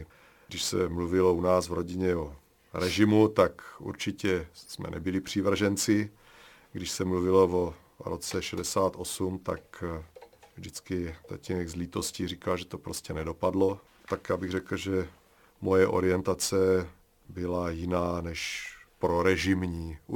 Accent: Brno, South Moravian Region, Czechia; born there; Narodil jsem se v Brně v 68. roce, symbolickým.

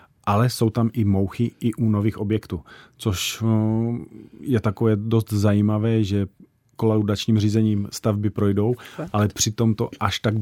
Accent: Velké Hoštice, Moravian-Silesian Region, Czechia; já rodák z Velkých Hoštic prostě vezmu a taky budu hrát tu ligu.

